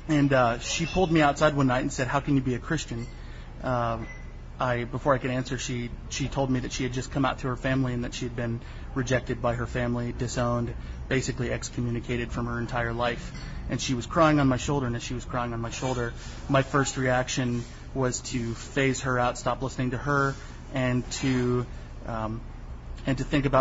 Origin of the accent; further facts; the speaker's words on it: Nashville, Tennessee, United States; I was raised in the Independent Baptist Church movement in Nashville, Tennessee. I was raised very, very conservative.